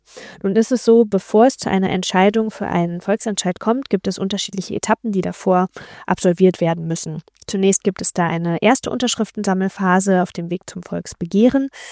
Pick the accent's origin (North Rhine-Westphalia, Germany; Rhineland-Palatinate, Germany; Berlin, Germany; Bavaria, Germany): Berlin, Germany; Ich komme selbst auch aus Berlin